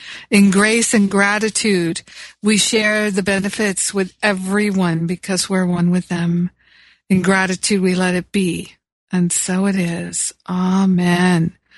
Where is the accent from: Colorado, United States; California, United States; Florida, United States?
California, United States; Los Angeles; So it's morning now on the East Coast here, as it is in my hometown of Los Angeles.